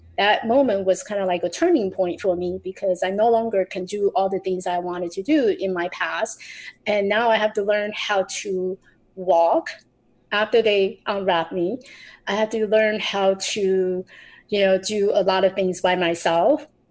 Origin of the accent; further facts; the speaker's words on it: Taiwan; I grew up in Taiwan. I was born in Taiwan.